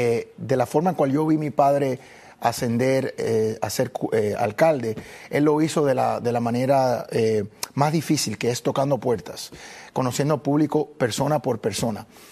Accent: Cuba; now in Miami, United States; llegamos a un punto en cual estábamos predominando como cubanos aquí en Miami.

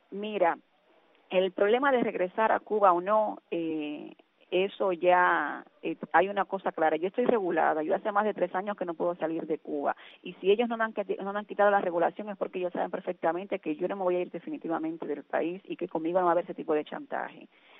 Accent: Spain; si es injerencia protegerme a mí como ciudadana española

